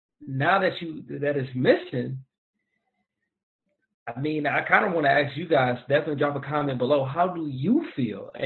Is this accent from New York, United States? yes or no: no; Detroit, Michigan, United States; Like, I'm an East cat. Like, I'm from Detroit